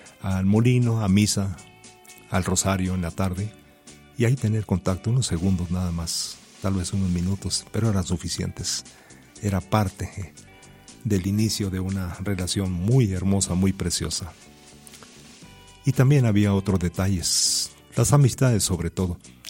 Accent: Chihuahua, Mexico; now in Durango, Mexico; yo soy del estado de Chihuahua, y ahí nos intercambiamos

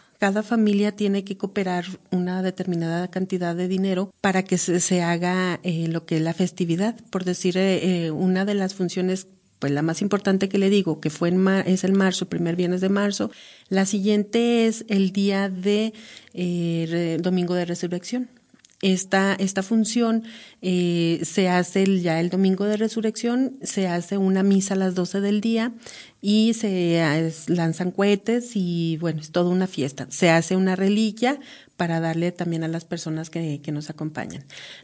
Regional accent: Nayarit, Mexico; pero nosotros allá se está haciendo una fiesta grande también ya con nosotros en el Nayar

